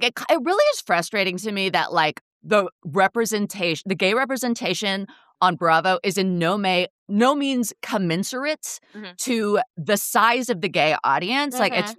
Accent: United Kingdom; It's because I'm deeply British

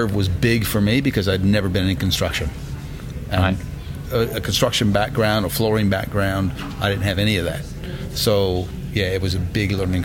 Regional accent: United States; moved away as an adult; now in Australia; I grew up in the United States, and then I married this Aussie, this beautiful Aussie woman who lived with me here and married about 12 years here in the U.S., and then I moved to Australia about 16 years ago.

